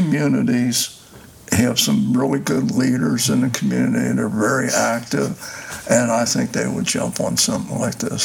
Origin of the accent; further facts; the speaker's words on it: Cincinnati, Ohio, United States; we're originally from Cincinnati. I had several businesses in Cincinnati